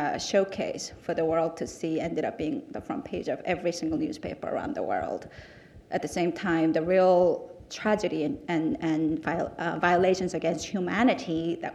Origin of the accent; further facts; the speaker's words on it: South Korea; I was born and raised in South Korea. I come from a family that was torn apart by the war.